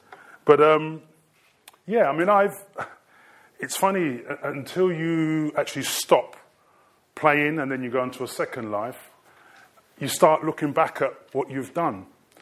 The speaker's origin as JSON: {"language": "English", "region": "London", "country": "United Kingdom", "tie": "born or raised there", "said": "I'm a young man from, family comes from Jamaica, Jamaican parentage. And I grew up in Lewisham, southeast London, which was a fantastic place to grow up. And we lived around Lewisham, Woolwich, Thamesmead, Plumstead, Abbeywood, Brixton"}